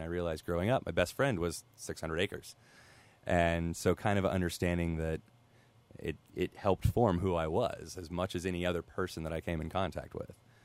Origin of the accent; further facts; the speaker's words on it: Missouri, United States; moved away; So I grew up down in the Ozarks in southern Missouri, and the whole time I was down there, I kind of take it for granted, and it's just normal, and it's a gorgeous area.